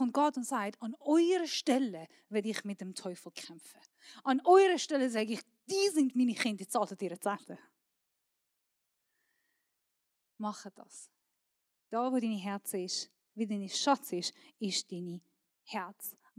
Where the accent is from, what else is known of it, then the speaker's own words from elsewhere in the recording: Iran; German is a second language; Wenn ich umschaue, ich bin Iranerin